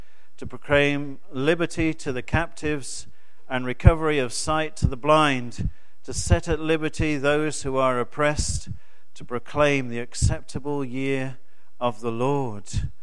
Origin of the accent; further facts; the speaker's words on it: Burton-on-Trent, West Midlands, United Kingdom; I come from Staffordshire, from the beer town of Burton-on-Trent.